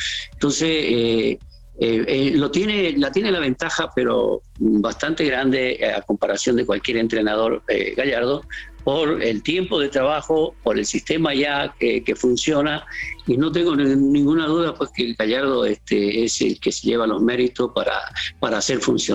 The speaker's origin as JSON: {"language": "Spanish", "country": "Bolivia", "said": "Obviamente, como boliviano, me gustaría que hayan sorpresas y que hayan milagros para participar en un Mundial e ir a ver a Bolivia."}